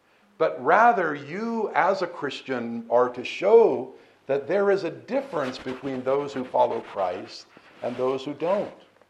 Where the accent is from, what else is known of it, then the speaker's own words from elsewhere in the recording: United States; Think about that as I'm an American, the majority of the states in the United States now allow gay marriage.